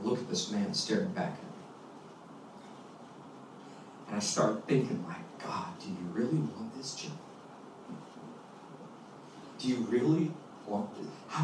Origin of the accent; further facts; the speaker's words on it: Inglewood, California, United States; also born or lived in Goshen, Indiana; I came from Goshen, Indiana, and I went to Inglewood, California. I grew up in Inglewood when I moved here to California.